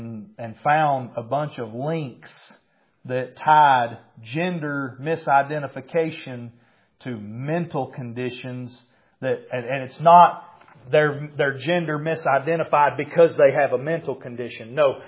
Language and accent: English; United States; But I'm an American, so I can.